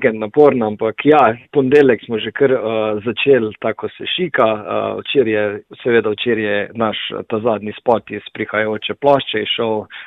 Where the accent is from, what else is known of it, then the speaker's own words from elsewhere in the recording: Celje, Savinja, Slovenia; jaz nisem točno iz teh koncev, ker sem Štajerc in iz Celja, to je v bistvu tam grad blizu Unca.